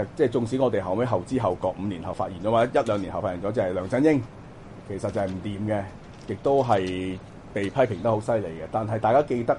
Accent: Hong Kong; 選一個我哋香港人嘅特首

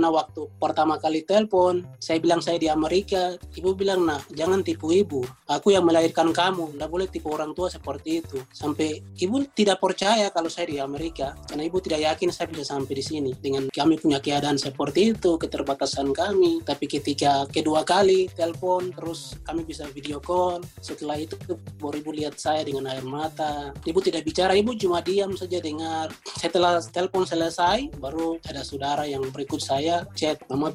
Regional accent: Papua, Indonesia; mungkin sebagai anak Papua, saya cuma bisa berdoa dan berharap

